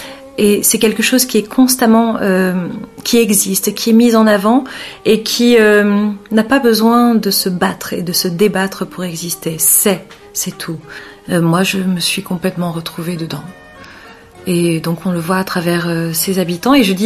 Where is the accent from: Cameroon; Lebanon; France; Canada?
Lebanon; Qu'est-ce qui fait que je suis libanaise ?